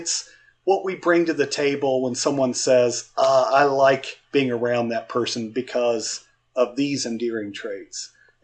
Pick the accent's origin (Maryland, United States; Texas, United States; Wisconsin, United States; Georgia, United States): Georgia, United States; of course, my home state of Georgia.